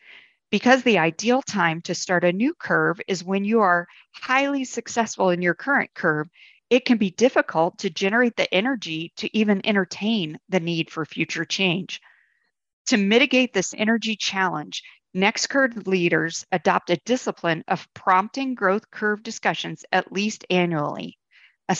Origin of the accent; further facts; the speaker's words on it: Leinster, Ireland; born there; Wicklow Mountains lie just outside Dublin in Ireland. It is an area of wild beauty, a place to which, as an Irishman born near there, I return as often as I may.